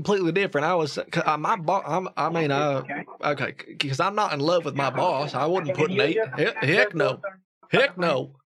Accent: United States; I overcome challenges on a daily basis. I'm an American.

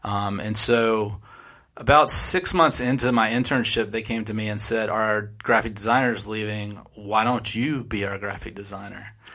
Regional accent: Atlanta, Georgia, United States; I grew up in Atlanta, so I was always drawing and always playing outside and doing all the things that kids did back then without the cell phones and the computer screens and all that.

